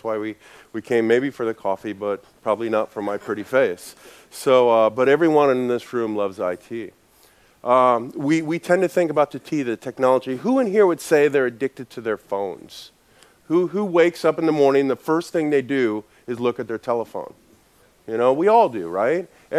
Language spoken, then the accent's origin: English; United States; I'm an American, and we just speak one language really poorly